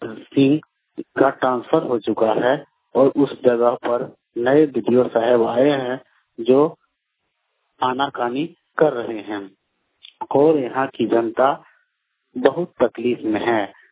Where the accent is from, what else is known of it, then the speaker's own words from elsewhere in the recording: Chak Bahadur, Bihar, India; ग्राम पार post चक बहादुर थाना दक्षिण सराय जिला समस्तीपुर का निवासी हूँ।